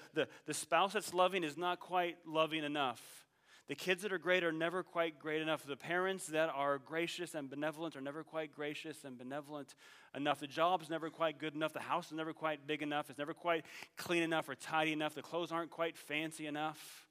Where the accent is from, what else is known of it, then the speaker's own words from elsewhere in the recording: Illinois, United States; growing up in Illinois, 99% of the time on Halloween, it rained.